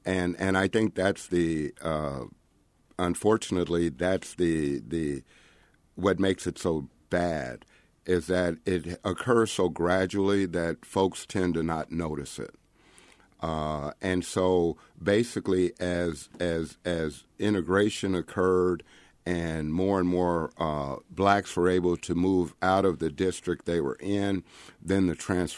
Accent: Kansas City, Missouri, United States; I am originally from Kansas City, and so I've got a long history of Troost.

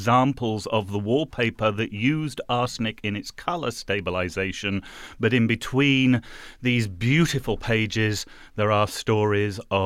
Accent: East of England, United Kingdom; accent: Cockney; I grew up about 20 miles east of London, so kind of Cockney overspill.

